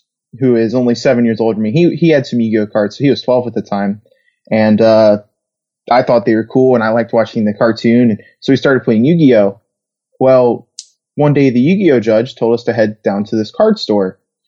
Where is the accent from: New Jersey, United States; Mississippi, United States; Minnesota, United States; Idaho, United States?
Mississippi, United States; Gulfport; Yeah, I am born and raised in Gulfport, Mississippi. Definitely an interesting place for Magic.